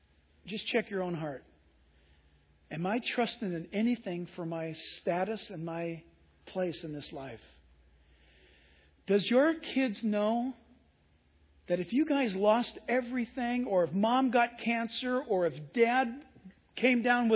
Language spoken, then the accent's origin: English; San Diego, California, United States; I was born and raised in San Diego and Southern California and Orange County, and I'm an American.